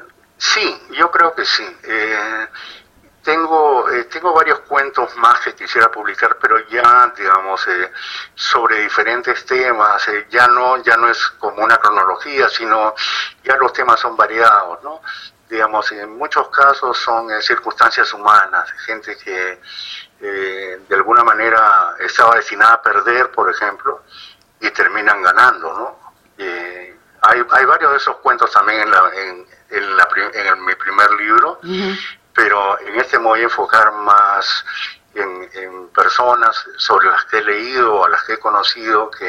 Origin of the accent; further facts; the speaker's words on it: Arequipa, Peru; also born or lived in Lima / Trujillo / Tacna; Yo soy arequipeño, así que...